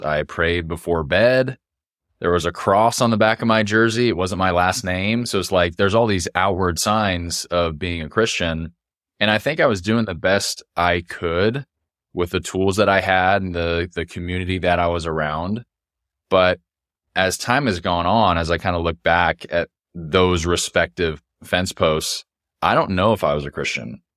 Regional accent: California, United States; Even though growing up in Southern California, it is extremely competitive, I still had that confidence coming in.

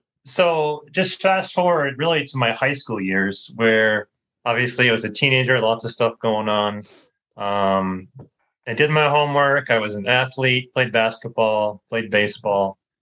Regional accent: United States; I grew up in the States, grew up in a Christian home, loving parents.

